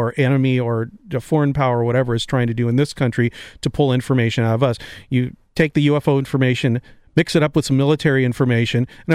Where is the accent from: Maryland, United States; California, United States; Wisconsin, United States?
California, United States; because two of the writers, me and Joe Osterley, we are from Southern California.